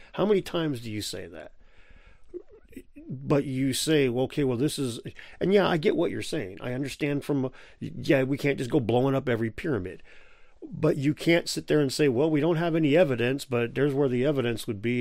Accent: United States; Now, I'm an American that worked construction, so meters are foreign to me.

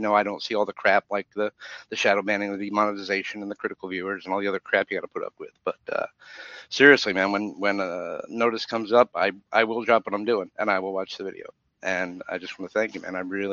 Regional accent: Northeast, United States; I'm from the Northeast like you too. So a lot of Yiddish in my head.

